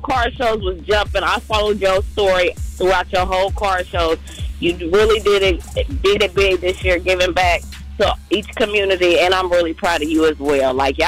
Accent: Dayton, Ohio, United States; I'm from Dayton.

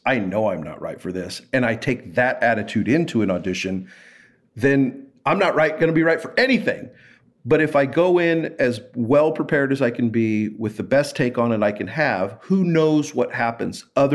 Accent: Kansas City, Kansas, United States; Where are you from? Like Kansas City. Kansas City, godforsaken place.

